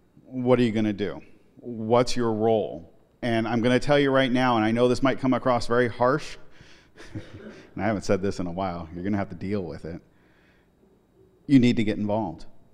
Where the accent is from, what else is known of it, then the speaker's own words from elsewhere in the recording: Portland, Oregon, United States; I grew up in Portland. We didn't have anything like that, nothing close to it.